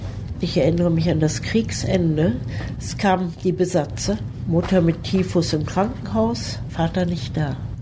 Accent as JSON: {"language": "German", "town": "Wuppertal", "region": "North Rhine-Westphalia", "country": "Germany", "tie": "born there", "said": "Ich bin ein Karnevalskind. Ich bin in der Nacht des Rosendienstags geboren in Wuppertal-Barmen."}